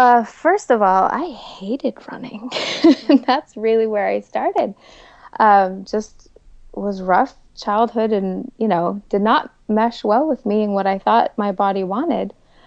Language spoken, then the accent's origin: English; California, United States; But growing up here, we had, like, our churc